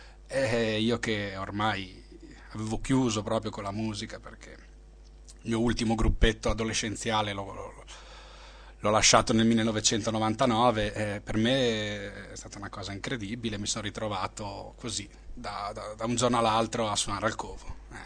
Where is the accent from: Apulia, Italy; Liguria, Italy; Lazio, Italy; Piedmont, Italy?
Liguria, Italy; Marola; vengo da Marola, un paesino in provincia di La Spezia.